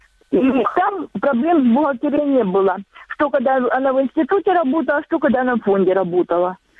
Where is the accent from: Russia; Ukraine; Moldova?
Ukraine; Sloviansk, Donetsk Oblast; Я как раз из Славянска.